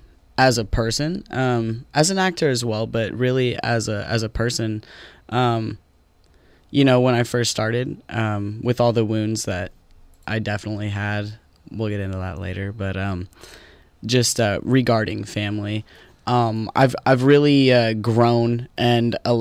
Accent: Paradise, California, United States; born there; Okay. Well, I was born in Paradise, California.

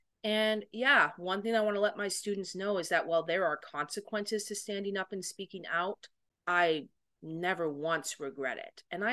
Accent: Novato, California, United States; You know, I grew up in Novato, California. I was in a beautiful two-story house for most of my life.

